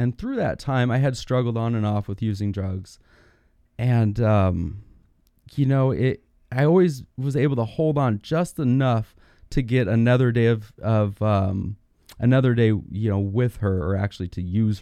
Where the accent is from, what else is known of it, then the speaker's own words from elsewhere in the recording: California, United States; I grew up in the San Bernardino Mountains of Southern California. Beautiful place.